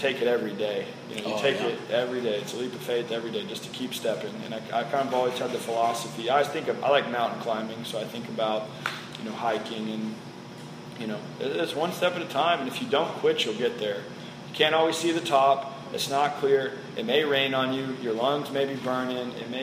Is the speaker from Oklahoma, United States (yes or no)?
yes; Oklahoma, United States; And, you know, like I said, we're all from Oklahoma.